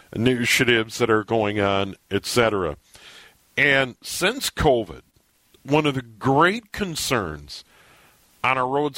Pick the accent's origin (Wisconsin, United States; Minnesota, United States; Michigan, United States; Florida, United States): Minnesota, United States; I was born and raised here in the cities.